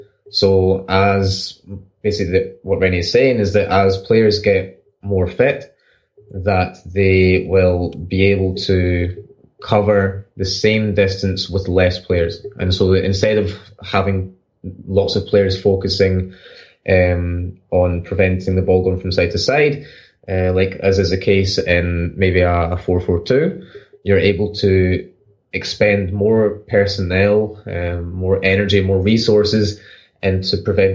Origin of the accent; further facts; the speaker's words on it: Scotland, United Kingdom; accent: Scottish; my Scottish accent is just butchering all of Johan Cruyff's legacy here.